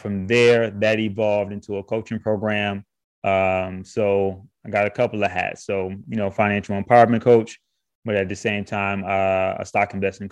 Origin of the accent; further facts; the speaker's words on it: Michigan, United States; now in Jackson, United States; So when I moved from Michigan and I came down to Jackson, Mississippi to attend Jackson State